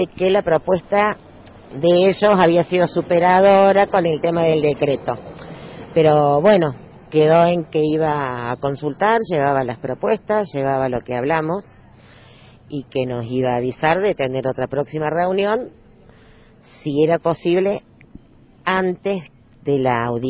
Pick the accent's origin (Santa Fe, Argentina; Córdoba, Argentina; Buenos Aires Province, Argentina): Córdoba, Argentina; moved away; Yo llegué de Córdoba, no sé si te diste cuenta en algún momento, y cuando llegué hace 30 y pico de años, el pueblo me pareció carísimo